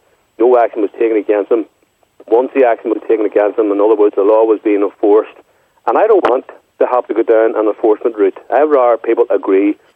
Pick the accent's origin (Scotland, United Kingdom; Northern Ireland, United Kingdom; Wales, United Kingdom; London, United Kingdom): Northern Ireland, United Kingdom; Belfast; I was born and reared in North Belfast.